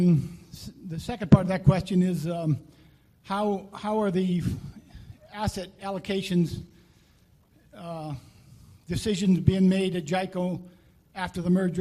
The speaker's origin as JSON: {"language": "English", "country": "U.S. Virgin Islands", "said": "I'm from the Virgin Islands."}